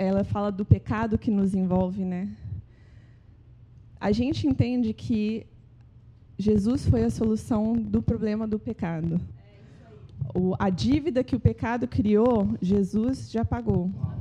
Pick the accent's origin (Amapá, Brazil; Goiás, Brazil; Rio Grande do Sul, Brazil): Goiás, Brazil; eu sou de Goiás, eu sou da fazenda. Minha vida era andar a cavalo.